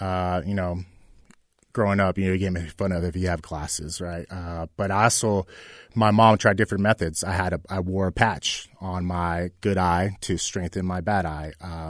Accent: California, United States; Growing up in Southern California, Fernando Valenzuela was a big deal in the '80s.

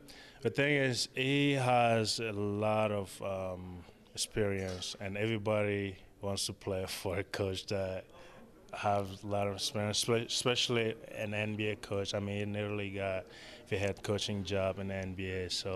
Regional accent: Falaje, Koulikoro, Mali; English is a second language; Kati's also like 20 minutes from where I'm from, because I'm from Falaje. That's like more like in the city, kind of.

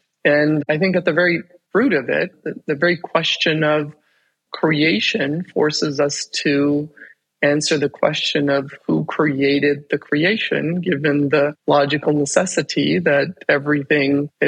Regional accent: Canada; who I am as a Muslim growing up in Canada.

